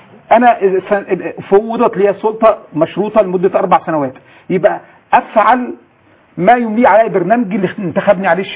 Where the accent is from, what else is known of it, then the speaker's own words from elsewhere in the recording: Egypt; كمصري وكاخوان مسلمين